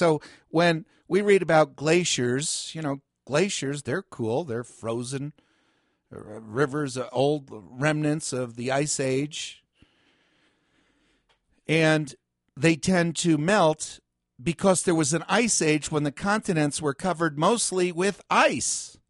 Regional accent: New Jersey, United States; We're from New Jersey. We thought, oh, it'd be fun to climb on a glacier.

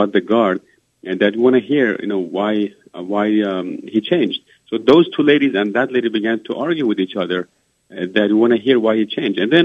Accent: Iran; I told them I'm originally from Iran, and then they asked me if I'm a Muslim.

